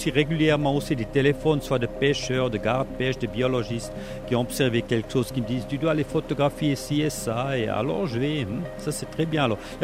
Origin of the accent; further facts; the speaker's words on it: Fribourg, Switzerland; comme je suis né de Fribourg, j'ai fait l'école en Basse-Ville.